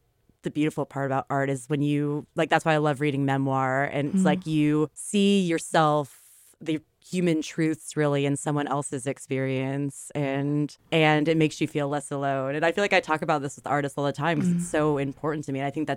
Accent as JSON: {"language": "English", "region": "Texas", "country": "United States", "tie": "born or raised there", "lives_now": "New York, United States", "said": "Like I grew up in Texas. I live in New York. I am who I am because of both those places."}